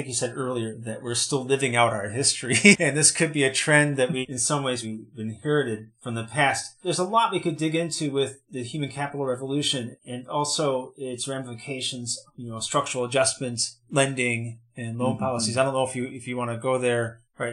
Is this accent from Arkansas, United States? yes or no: no; Wisconsin, United States; I'm like, you know, born and raised in Wisconsin, and then, you know, I was in Chicago.